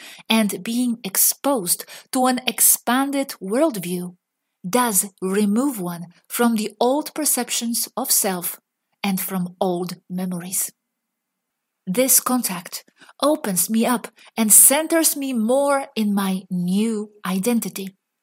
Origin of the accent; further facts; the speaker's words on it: Poland; I will now take you to my hometown in Poland